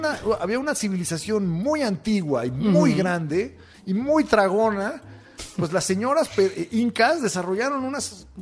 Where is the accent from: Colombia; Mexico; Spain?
Mexico; Ahora, yo soy mexicano.